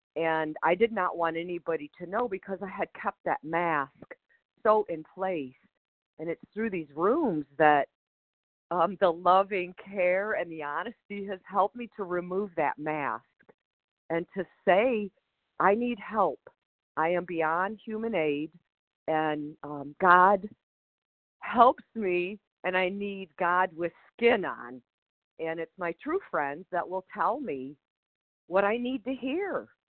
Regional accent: Michigan, United States; I'm from Michigan.

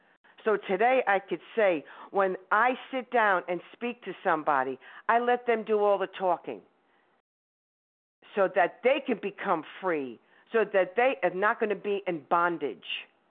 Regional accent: New York, United States; I am from Upper Westchester.

